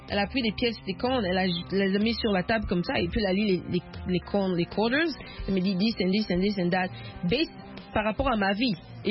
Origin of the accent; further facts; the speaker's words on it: Port-Gentil, Ogooué-Maritime, Gabon; born there; Mais non pas seulement le Gabon, mais Port-Gentil, là où je suis née.